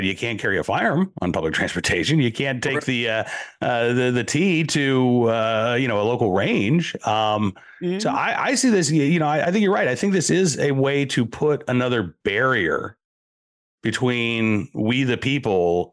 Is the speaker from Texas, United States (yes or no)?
no; Oklahoma, United States; also born or lived in Lawrence, Massachusetts; I was born in Massachusetts. I was born in Lawrence, and my family moved to Oklahoma when I was a kid. But, you know, I love the state of Massachusetts.